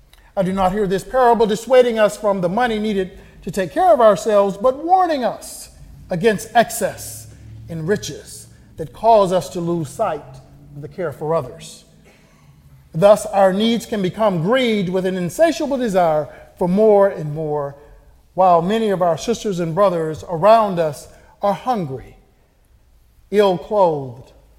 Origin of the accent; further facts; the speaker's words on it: Florida, United States; Growing up in Florida, I witnessed my parents teach me by example that we are called to give to others.